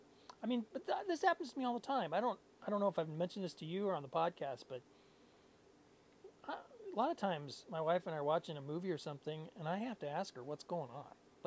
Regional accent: Iowa, United States; because I grew up in South Central Iowa, so Missouri is actually pretty close.

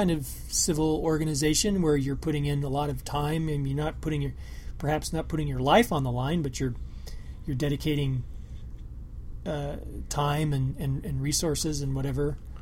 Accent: Des Moines, Iowa, United States; born there; I was born in Des Moines, Iowa. Therefore, I'm a U.S. citizen.

